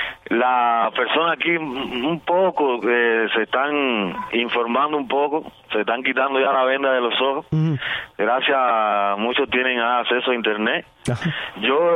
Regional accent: Cueto, Holguín, Cuba; born there; now in Camagüey, Cuba; Yo vivo ahora en Camagüey, pero yo nací en Cueto.

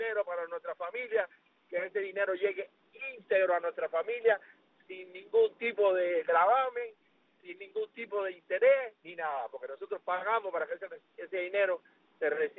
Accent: Cuba; Dios bendiga a mi pueblo cubano

